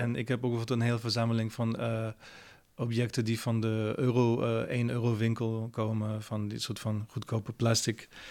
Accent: France; born or raised there; first language French; Dutch is a second language; now in Netherlands

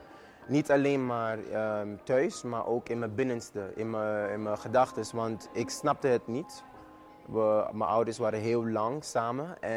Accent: Sint Maarten; born or raised there; now in Netherlands

